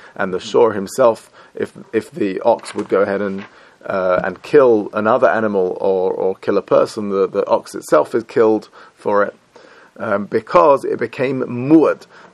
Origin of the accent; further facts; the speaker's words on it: United Kingdom; I'm British.